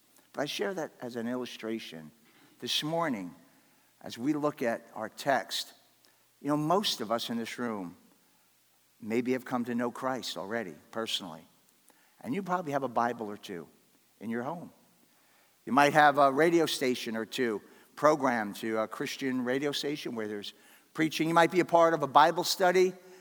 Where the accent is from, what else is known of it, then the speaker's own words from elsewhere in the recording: New York, United States; I'm from New York, so I'm bantering with her